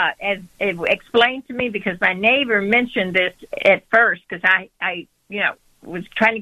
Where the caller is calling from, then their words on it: Matteson, Illinois, United States; I'm calling from Matteson, Illinois.